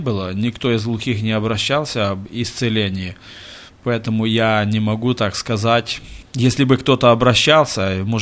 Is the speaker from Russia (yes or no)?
no; Ukraine; узнал, что мы группой глухих с Украины приехали